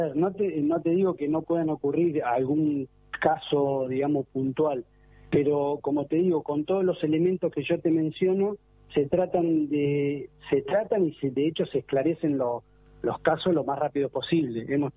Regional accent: Bahía Blanca, Buenos Aires Province, Argentina; Yo vivo en Bahía Blanca, soy de Bahía Blanca

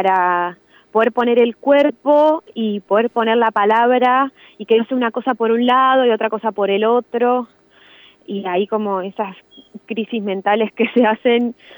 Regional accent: Santa Rosa, La Pampa, Argentina; yo desde que tengo 17 años me fui de Santa Rosa y volví así como esporádicamente, pero este es el primer año que me instalo y me pongo a laburar acá.

